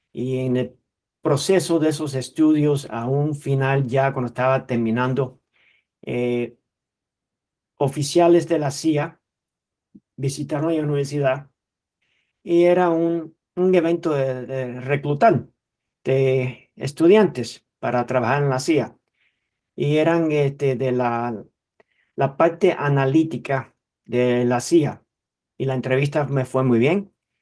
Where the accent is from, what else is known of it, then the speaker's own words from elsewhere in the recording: Miami, Florida, United States; yo fui el resultado de una familia exiliada a Miami. Nací, me crié en Miami en un vínculo cubano tradicional. Era una familia muy tradicional, con respeto, honor, integridad.